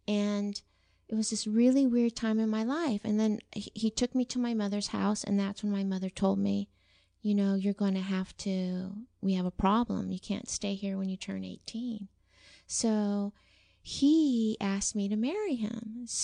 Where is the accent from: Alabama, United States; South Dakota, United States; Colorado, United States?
Colorado, United States; Fountain; Well, I'm an army brat, so I grew up a little bit everywhere. But one of the last places that I grew up in was Fort Carson, Colorado. which outside there was a small town called Fountain, Colorado.